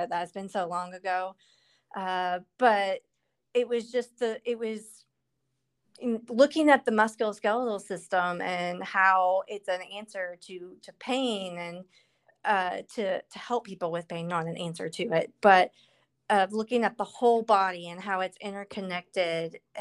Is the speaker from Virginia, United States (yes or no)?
yes; Virginia, United States; also born or lived in Minnesota; I mean, I'm from Virginia. We moved back from Minnesota to Virginia, where my parents are originally from, when I was in my ninth grade year.